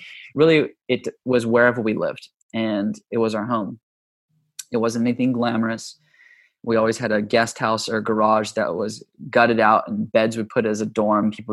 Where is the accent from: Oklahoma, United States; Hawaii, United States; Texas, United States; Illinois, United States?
Hawaii, United States; also born or lived in Los Angeles; Yeah, I was born in Hawaii, and we bounced back and forth between Hawaii and Los Angeles.